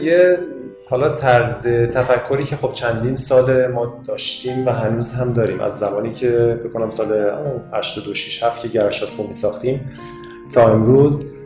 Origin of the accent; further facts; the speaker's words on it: Iran; همیشه به عنوان یه ایرانی هم خب حسرت اینو میخوردیم که چرا ما ایرانی ها بازی جدی خوب نداریم دیگه